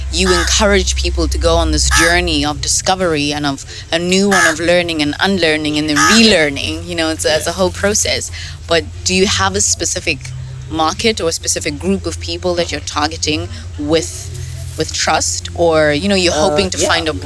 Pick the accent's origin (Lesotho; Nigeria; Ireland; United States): Lesotho; You know, I'm from Lesotho